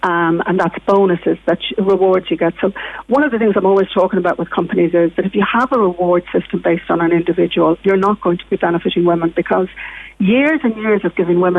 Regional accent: Dublin, Leinster, Ireland; I grew up in the Phoenix Park, one of eight in the lodge there, and I went to a desk school in Stony Batter

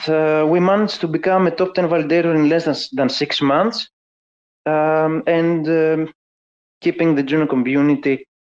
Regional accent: Greece; English is a second language; I'm from Greece

